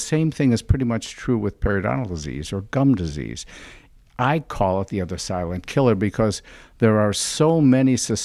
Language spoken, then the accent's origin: English; Detroit, Michigan, United States; A little bit about myself is I born and raised in Detroit.